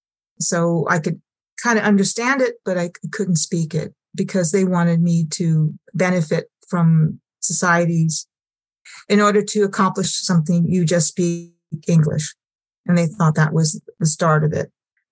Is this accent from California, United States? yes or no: yes; Sacramento, California, United States; also born or lived in San Francisco; But I grew up in Sacramento and I lived in San Francisco for the longest time.